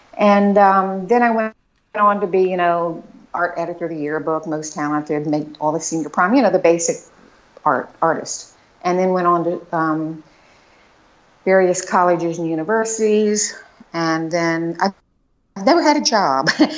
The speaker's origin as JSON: {"language": "English", "region": "Maryland", "country": "United States", "tie": "born or raised there", "said": "I know that you live in Maryland, and I grew up in Southern Maryland."}